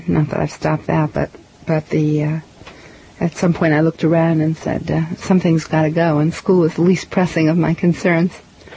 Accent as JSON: {"language": "English", "town": "Bronx", "region": "New York", "country": "United States", "tie": "born or raised there", "said": "Well, I'm a real New York kid. I was born in the Bronx, raised in the Bronx, and most of my married life was spent in Manhattan."}